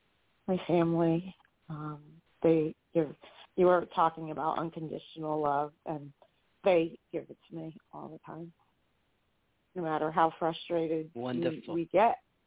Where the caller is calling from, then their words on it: New York, United States; I'm calling from New York State.